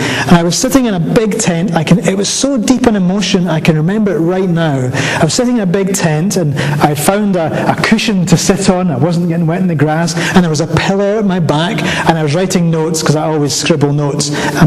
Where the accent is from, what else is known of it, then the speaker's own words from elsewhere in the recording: Scotland, United Kingdom; I have found myself telling lots of people, I'm Scottish.